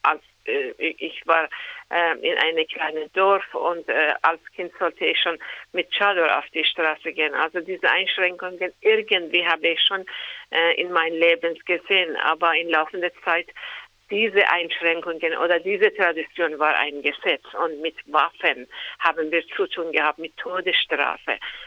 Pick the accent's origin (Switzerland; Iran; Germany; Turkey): Iran; German is a second language; Ich komme aus dem Iran und es gab vorher eine andere Regierung, dann eine Revolution